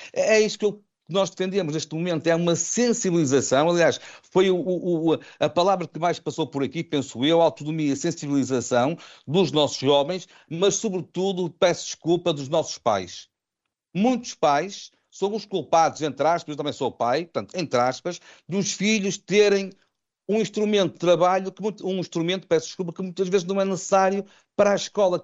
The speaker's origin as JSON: {"language": "Portuguese", "town": "Vila Nova de Gaia", "region": "Norte", "country": "Portugal", "said": "eu sou de Gaia, como sabem"}